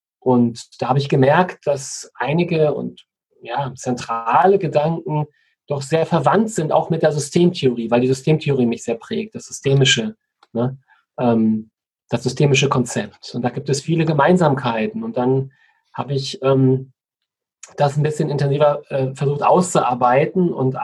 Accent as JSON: {"language": "German", "country": "Germany", "tie": "born or raised there", "said": "Ich bin ja in der DDR aufgewachsen und habe die Wendezeit 1989 sehr aktiv miterlebt"}